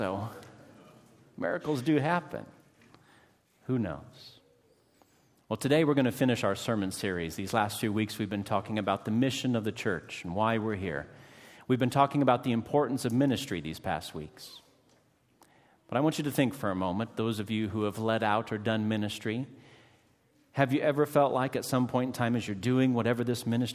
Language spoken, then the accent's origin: English; Mingo, Iowa, United States; I was a part of the youth choir there in my hometown of Mingo, Iowa.